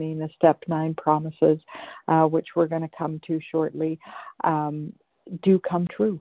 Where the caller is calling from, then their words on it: British Columbia, Canada; I'm calling from BC, Canada this morning.